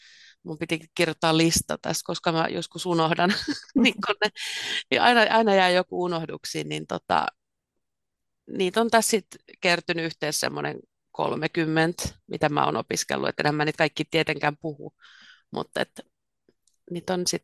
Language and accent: Finnish; Turku, Southwest Finland, Finland; Mä olen turkulainen ja mä kävin klassikossa kouluni.